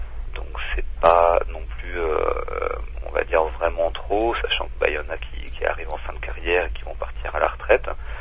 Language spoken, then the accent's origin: French; France; now in Czech Republic; parce que tout d'abord, je suis français